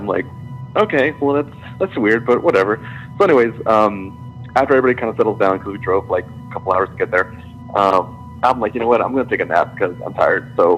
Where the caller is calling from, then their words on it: Texas, United States; Hey, Tony … I called you from Texas.